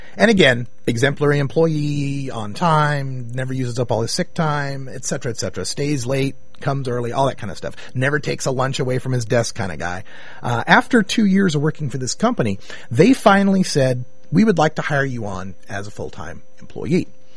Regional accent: Idaho, United States; led to me coming back to my home state of Idaho and settling down as a software instructor

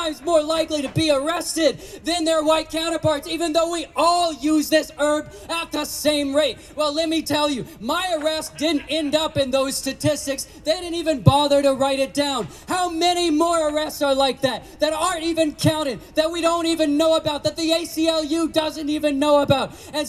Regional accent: Berkeley, California, United States; I come from Berkeley, California, and where I lived, we have practically every week we have another rally.

